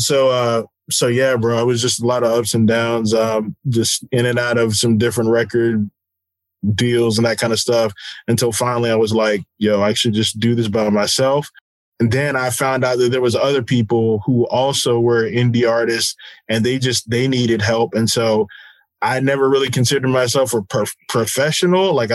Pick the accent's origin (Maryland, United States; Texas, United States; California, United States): Texas, United States; So long story short, man, I am the son of a military family. And so I grew up on Kelly Air Force Base.